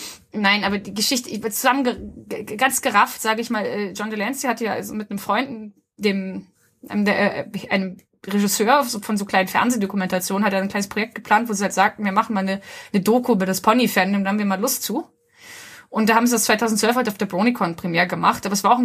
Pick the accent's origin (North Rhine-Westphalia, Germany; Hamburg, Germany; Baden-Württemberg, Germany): Hamburg, Germany; als ich sage, dass ich aus Hamburg komme